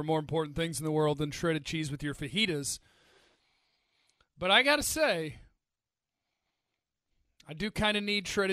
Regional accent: Allen, Texas, United States; It's always nice when your hometown gets its shine on, you know. From the age of 10, I was raised in Allen, Texas.

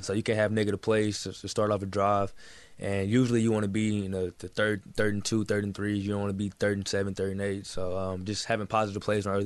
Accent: Texas, United States; I'm sorry. I'm from Texas. I'm sorry to people that's from Florida.

